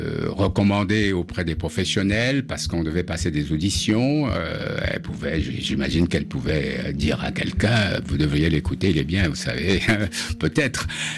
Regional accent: West, Cameroon; first language Medumba; je me surprenais à parler à certains de mes camarades ma langue maternelle.

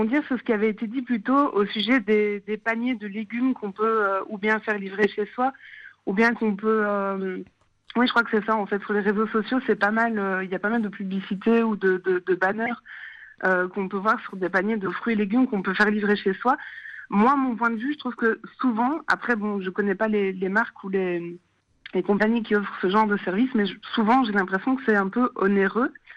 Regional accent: Belgium; Donc, je viens de Belgique, on appelle ça le souper, le repas du soir

